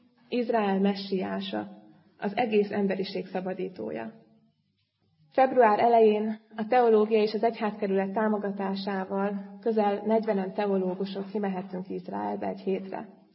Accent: Hungary; Hiszen én nem tartozom a választott néphez. Én nem zsidónak születtem, hanem magyarnak.

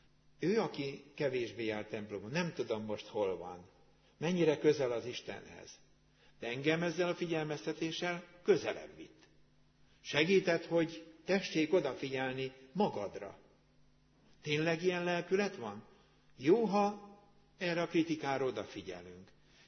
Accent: Rakaca, Borsod-Abaúj-Zemplén, Hungary; born there; a püspök úr szülőfalumban szentelt rakacán

